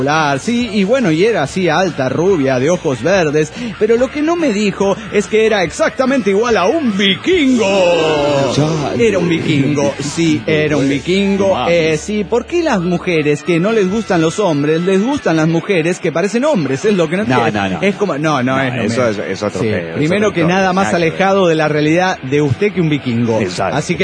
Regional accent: Santa Clara, California, United States; Soy el chico de Santa Clara, California.

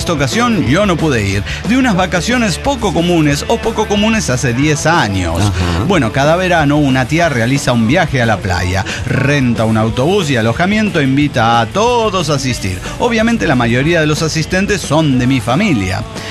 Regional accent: Bolivia; Del lado boliviano, vio, más siendo boliviano.

